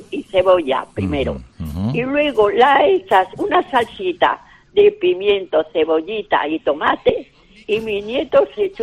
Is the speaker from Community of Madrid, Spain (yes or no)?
yes; Madrid, Community of Madrid, Spain; O yo soy de Madrid.